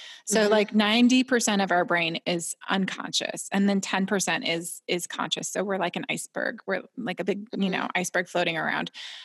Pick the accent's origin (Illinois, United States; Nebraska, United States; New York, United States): Nebraska, United States; also born or lived in Washington / Georgia; I'm from Nebraska and then I went to university in Washington State and then we moved to Georgia and it was like a brand new land.